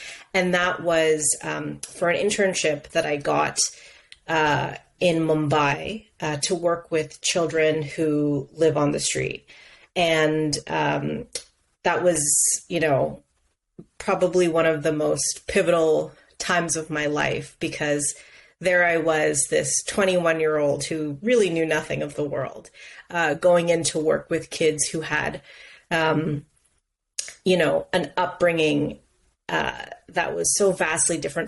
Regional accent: Canada; Yes, I was born and raised in Canada.

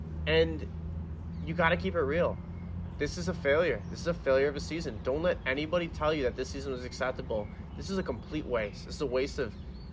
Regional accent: Wisconsin, United States; We grew up in Wisconsin. You know, we grew up going to Bucks games.

